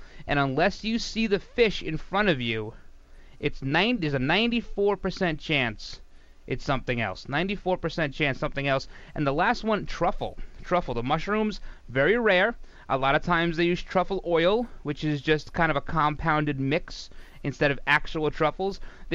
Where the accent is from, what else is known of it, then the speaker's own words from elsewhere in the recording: New York, United States; I'm an Italian from New York, so I'm allowed to do that.